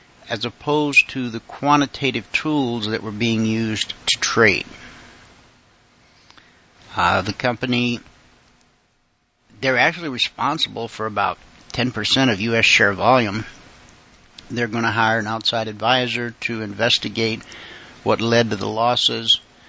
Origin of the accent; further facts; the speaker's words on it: Deep South, United States; I grew up in the Deep South. That was a very taboo thing.